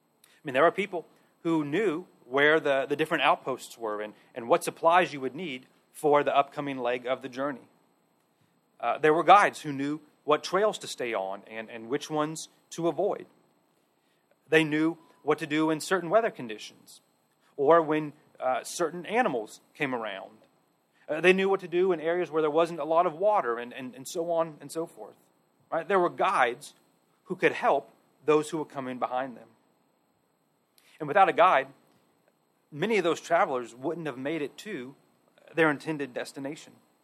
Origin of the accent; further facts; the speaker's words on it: Midwest, United States; Now, I'm from the Midwest, so I can say that. You can't, but I can.